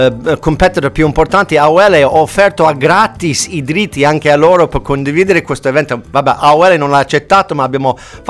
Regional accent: United States; now in Italy; poi noi siamo americani, no? Siamo una cosa rara, siamo sardo-americani

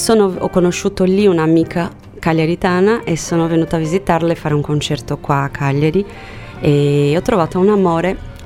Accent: São Paulo, Brazil; Italian is a second language; moved away as an adult; now in Italy; io sono di São Paulo e ho deciso di lasciare São Paulo, che è una città grandissima e caotica, per fare un'esperienza nuova, cercando un luogo più piccolo e più tranquillo per vivere.

